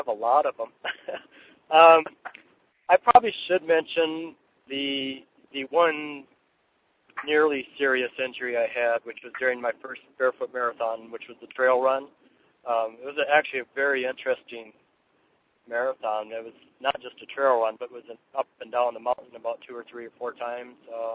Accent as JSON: {"language": "English", "town": "Traverse City", "region": "Michigan", "country": "United States", "tie": "born or raised there", "said": "And then we drop back down into Michigan to my hometown, Traverse City."}